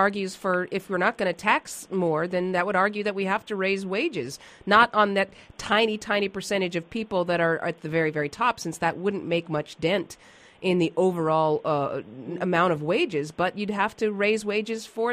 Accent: Detroit, Michigan, United States; from Detroit.

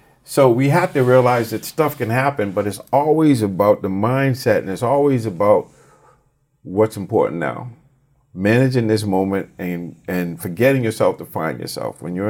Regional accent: Boston, Massachusetts, United States; I grew up in Boston, so I watched the Celtics.

